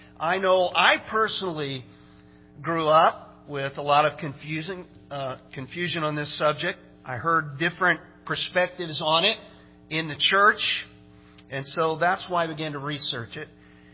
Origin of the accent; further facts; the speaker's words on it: Oklahoma, United States; And Brad told you we grew up in Oklahoma, but we're just barely in Oklahoma. We're just in northeastern